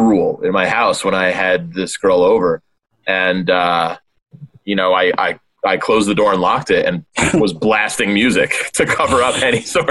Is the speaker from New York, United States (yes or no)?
no; Morristown, New Jersey, United States; I'm, in my hometown now, hanging with my mom this week, and we went for a walk in downtown Morristown, New Jersey yesterday